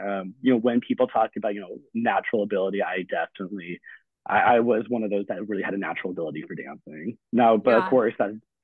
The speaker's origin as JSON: {"language": "English", "town": "Fort Worth", "region": "Texas", "country": "United States", "tie": "born or raised there", "said": "So growing up in Fort Worth, Texas, you know, you really don't think Irish dancing in Fort Worth."}